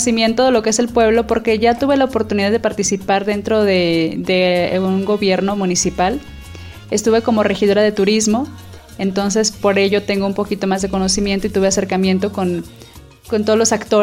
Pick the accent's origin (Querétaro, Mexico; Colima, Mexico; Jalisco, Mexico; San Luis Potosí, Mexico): Jalisco, Mexico; San Miguel el Alto; Pues mira, obviamente soy de aquí de San Miguel el Alto. He vivido la mayor parte de mi vida en este pueblo del cual me siento muy orgullosa.